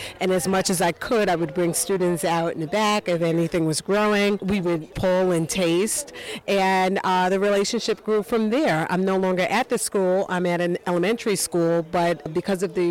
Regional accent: New York City, New York, United States; I grew up in New York City, so I didn't know much about gardening

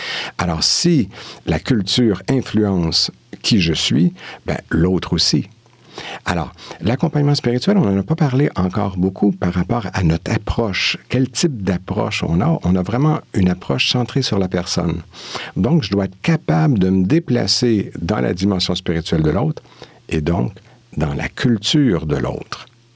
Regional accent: Quebec, Canada; now in Switzerland; j'étais en région, j'étais pas dans les grandes villes comme Montréal, donc c'était pratiquement une monoculture.

